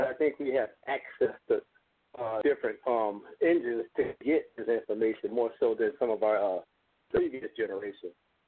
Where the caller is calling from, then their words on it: Southfield, Michigan, United States; calling from right. Southfield, Michigan.